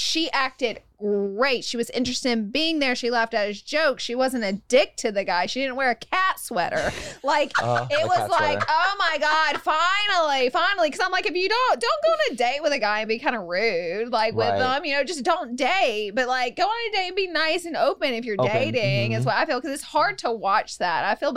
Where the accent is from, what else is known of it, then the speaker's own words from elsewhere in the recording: Alabama, United States; I'm a Southern girl myself. I'm from Alabama.